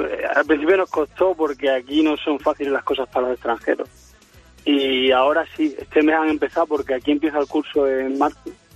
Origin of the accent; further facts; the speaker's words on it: Cáceres, Extremadura, Spain; also born or lived in Plasencia; yo nací en Plasencia, mi mujer también. Y bueno, a los 6 años ya me fui para Cáceres y sí. He viajado bastante, pero sí toda la vida llevaba viviendo en Cáceres.